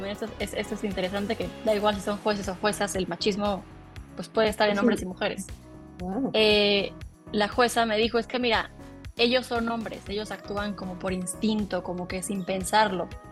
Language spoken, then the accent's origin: Spanish; Mexico; hablo de México obviamente porque soy mexicana